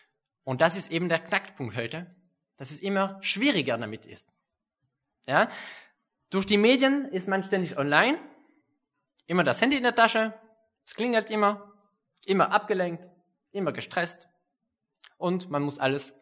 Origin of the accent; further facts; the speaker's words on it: Switzerland; moved away; ich komme aus der Schweiz und da halte ich auch gute Freundschaften.